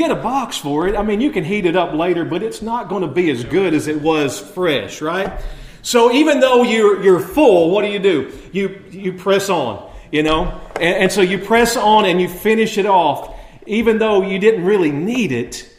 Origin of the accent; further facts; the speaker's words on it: Alabama, United States; now in Florida, United States; growing up in Alabama where I grew up, I live in Florida now, but growing up in Alabama